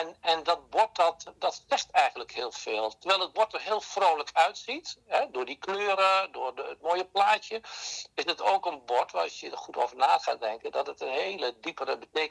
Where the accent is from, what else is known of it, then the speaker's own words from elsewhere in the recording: Hoogeveen, Drenthe, Netherlands; Ik, in Hoogeveen was mijn straat waar ik opgegroeid ben